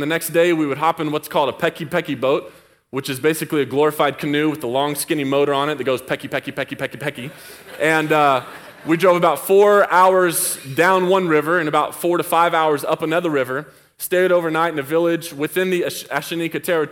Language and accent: English; the South, United States; So I'm from the South, you know, we got to talk a little bit louder, you know.